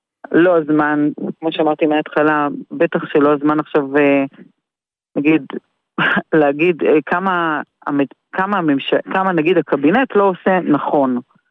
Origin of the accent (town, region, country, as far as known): Haifa, Haifa District, Israel; born or raised there